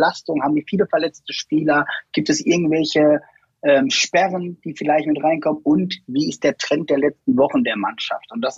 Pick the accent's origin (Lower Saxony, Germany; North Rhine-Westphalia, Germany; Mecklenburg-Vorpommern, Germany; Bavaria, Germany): North Rhine-Westphalia, Germany; Lippstadt; Ja, ich komme aus Lippstadt